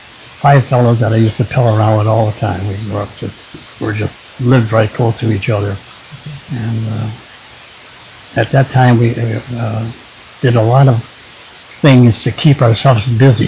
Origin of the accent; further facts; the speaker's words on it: Melrose Park, Illinois, United States; born there; I was born in Melrose Park, January 1st, 1919. I lived at 906 North 24th Avenue, just off of Lake Street.